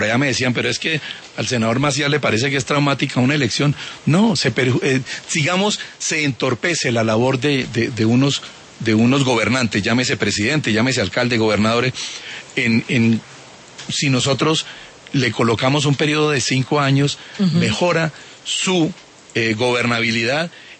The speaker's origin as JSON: {"language": "Spanish", "region": "Huila", "country": "Colombia", "said": "Lo que pasa es que en mi tierra utilizamos lo mismo. En el Huila se utiliza, oiga niña, esto y lo otro"}